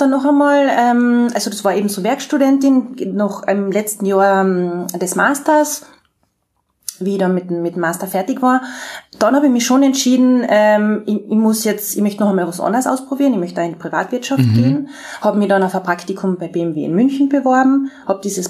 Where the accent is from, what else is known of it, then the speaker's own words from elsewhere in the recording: Austria; als Österreicherin ist es relativ schwierig, dann einfach an einer deutschen Uni, also einen Doktorvater in Deutschland zu finden.